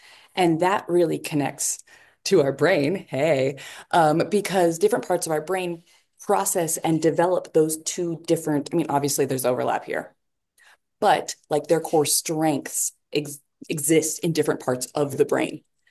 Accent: California, United States; now in Mexico; I'm personally a Taco Bell person because I grew up in California and tacos. I'm also in Mexico.

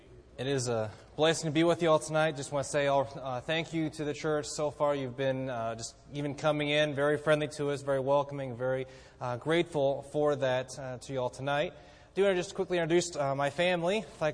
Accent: South Africa; I had the opportunity growing up in South Africa, spent 13 years there, my folks are missionaries

